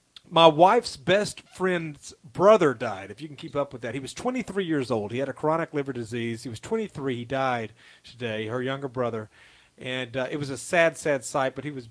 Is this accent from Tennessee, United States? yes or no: yes; Tennessee, United States; born there; I was born in Tennessee. I love Tennessee.